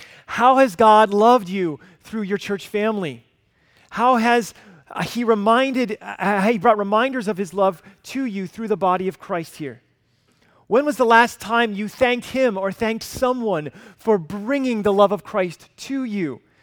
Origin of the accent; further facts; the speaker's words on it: Alabama, United States; I grew up in Alabama. My dad's a pastor